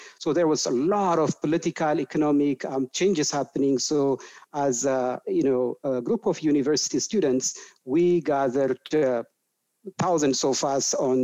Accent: Addis Ababa, Ethiopia; Yeah, so I was born and raised in Addis Ababa, so I'm not as much exposed to the rural areas

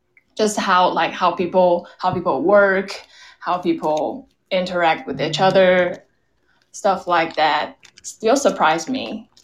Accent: Taiwan; English is a second language; I'm sorry, I'm an immigrant. Like, I'm sorry, I'm from Taiwan. English is not my mother language.

